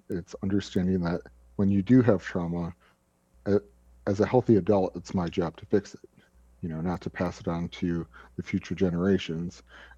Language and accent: English; Milwaukee, Wisconsin, United States; moved away as an adult; The environment I grew up in Milwaukee, Wisconsin, born and raised. I lived there until I was 31, until I came out to rehab.